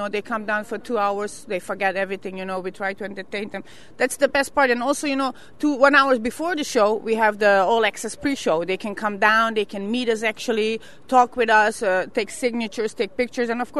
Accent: Budapest, Hungary; English is a second language; I'm coming from Hungary. Budapest. I worked there and I finished there at the performing arts school.

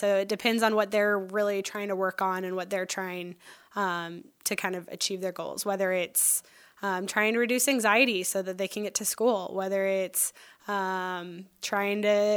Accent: Colorado, United States; moved away as an adult; now in Sandpoint, United States; I grew up in Colorado. I'm a fifth generation Colorado native. And so grew up with a lot of appreciation for outdoors

